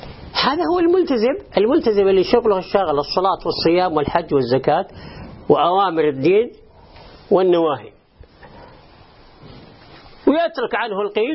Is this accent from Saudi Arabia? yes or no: yes; Saudi Arabia; كان عندنا في السعودية نلزم الجماعة ونلزم ملكنا